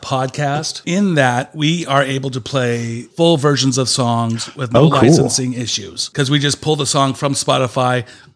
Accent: Renton, Washington, United States; born there; Well, mine would be, I was born in Renton.

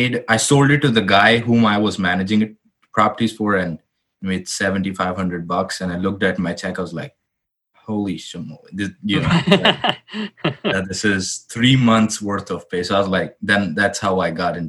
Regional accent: India; moved away; I came from India

